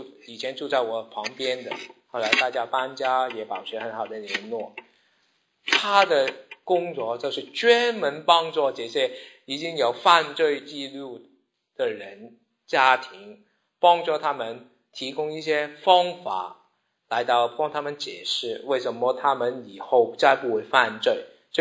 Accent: Hong Kong; moved away as an adult; 以前当我们移民或是当我们来读书的时间，你知道我们香港人需要做什么事情？

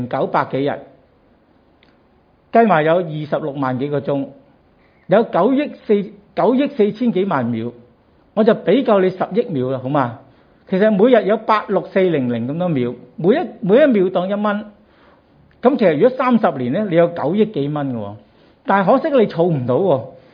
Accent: Hong Kong

